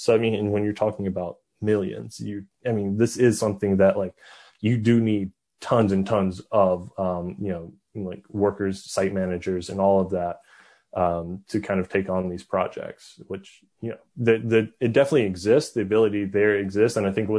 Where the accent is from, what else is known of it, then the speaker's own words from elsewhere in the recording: North Carolina, United States; I'm from North Carolina, and we just it's just not a state that does a lot of natural gas or coal excavate